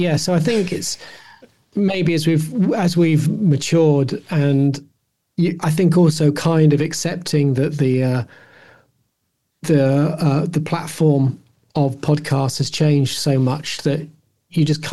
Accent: United Kingdom

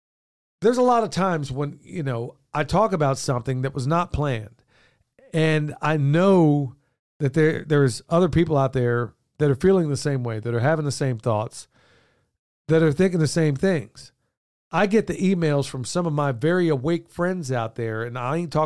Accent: Oklahoma, United States; I grew up in Oklahoma, so or at least part of my life there.

